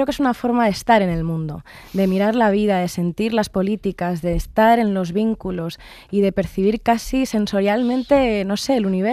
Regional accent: Madrid, Community of Madrid, Spain; No, yo soy de Madrid, de Carabanchel, pero toda mi familia materna es de un pueblo de cerca de Calatayud

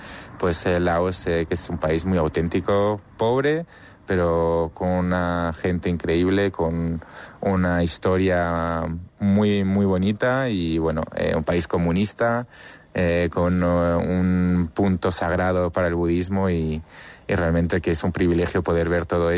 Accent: La Alberca, Castile and León, Spain; moved away; echo mucho de menos a mi familia, a mi pueblo de la Alberca, a la comida

